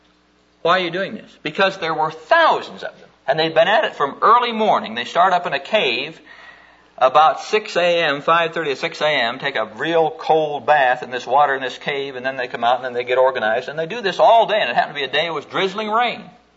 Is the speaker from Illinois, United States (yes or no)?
no; Neola, Iowa, United States; I'm from southwestern Iowa. I'm from Neola, Iowa. And in case you don't know where that is, it's just between Persia and Underwood down there.